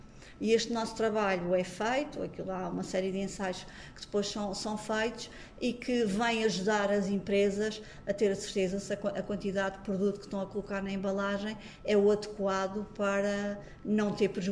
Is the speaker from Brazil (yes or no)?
no; Madeira, Portugal; nossa forma de ser e de estar como madeirenses